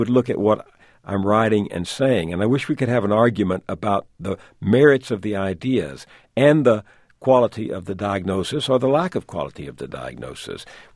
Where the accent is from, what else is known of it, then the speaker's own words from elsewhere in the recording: the South, United States; I guess my philosophy goes back to being a Southerner, Tom. I grew up in the South